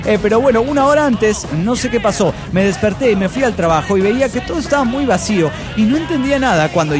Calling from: Orange, California, United States; de Orange, California.

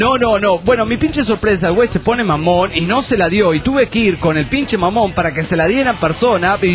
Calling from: Los Mochis, Sinaloa, Mexico; de Los Mochis, Sinaloa, México.

